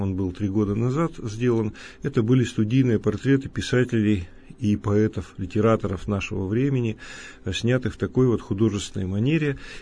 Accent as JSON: {"language": "Russian", "town": "Yekaterinburg", "region": "Sverdlovsk Oblast", "country": "Russia", "tie": "born or raised there", "said": "Я коренной свердловчанин. Я родился и вырос в этом городе, очень им горжусь"}